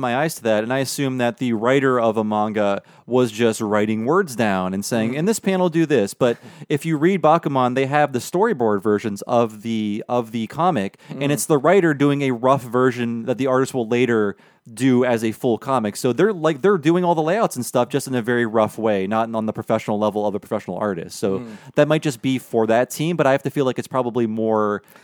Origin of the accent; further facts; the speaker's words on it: United States; Even though I'm an American, I don't know how football is played